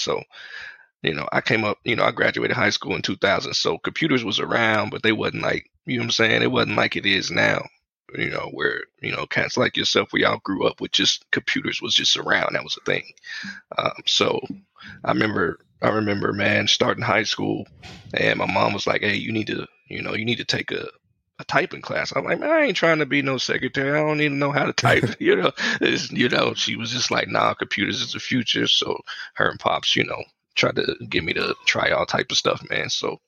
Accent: Topeka, Kansas, United States; I'm born and raised in Kansas, man. Midwest. Okay. Yeah, about an hour from Kansas City. I stay in Topeka, which is the capital

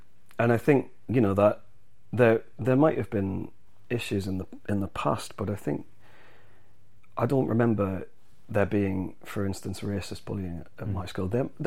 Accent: Sunderland, North East England, United Kingdom; now in London, United Kingdom; I'm from Sunderland and I moved to London, and so I've got a pretty good experience of both the cities

